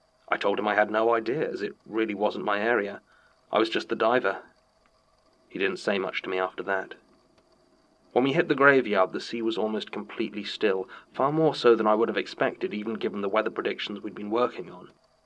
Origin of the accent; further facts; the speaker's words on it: Halifax, Nova Scotia, Canada; I grew up in Halifax, Nova Scotia, and was swimming almost before I was walking.